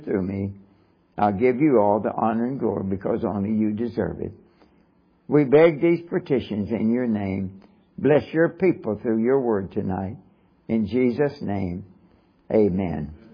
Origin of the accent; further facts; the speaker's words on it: Kentucky, United States; when I was a boy growing up in Kentucky, I started listening to Kentucky basketball games early.